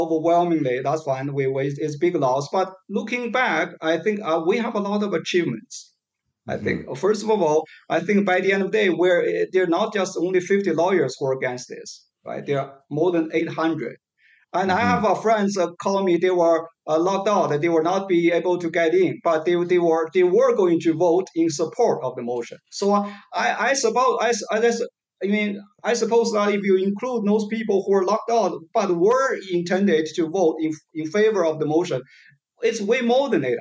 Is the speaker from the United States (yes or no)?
no; China; English is a second language; moved away as an adult; now in Canada; look, you know, I'm an immigrant from China, right?